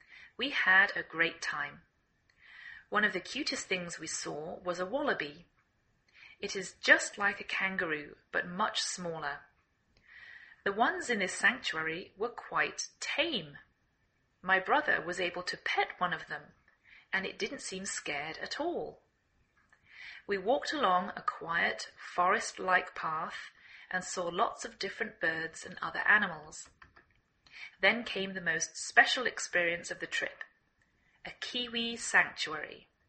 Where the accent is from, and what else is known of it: England, United Kingdom; now in United States